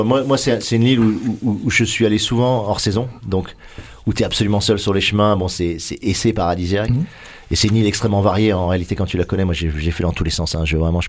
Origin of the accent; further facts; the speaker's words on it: Lyon, Auvergne-Rhône-Alpes, France; born there; also born or lived in Vercors / Corsica / Marseille; Moi, je suis né à Lyon, j'ai beaucoup habité Vercors, puis Corse, puis Marseille.